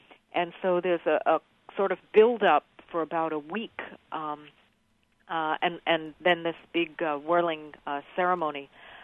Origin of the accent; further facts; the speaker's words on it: Montreal, Quebec, Canada; Montreal.